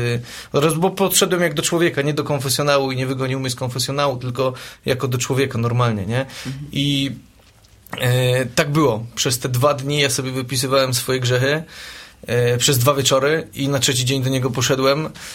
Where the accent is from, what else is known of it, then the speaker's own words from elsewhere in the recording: Nowy Sącz, Lesser Poland, Poland; Jestem z Nowego Sącza.